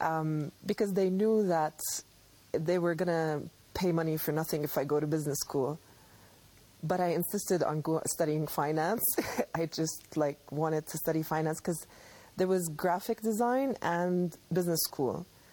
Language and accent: English; Amman, Amman Governorate, Jordan; And I grew up in Amman, and there was only one art school in the entire city.